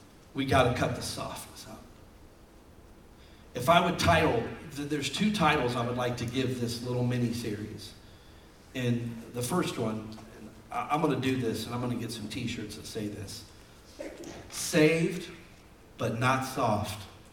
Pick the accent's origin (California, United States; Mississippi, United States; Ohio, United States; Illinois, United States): Ohio, United States; Canton; There's a church I grew up near in Canton, Ohio that has a hall of faith